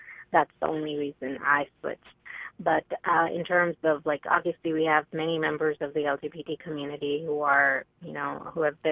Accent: United States; But at the same time, I live in America. As an American, I support their civil rights to do.

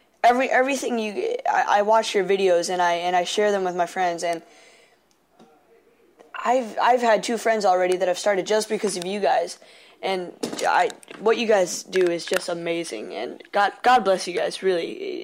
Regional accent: Hillsboro, Oregon, United States; I'm from Hillsboro, Oregon.

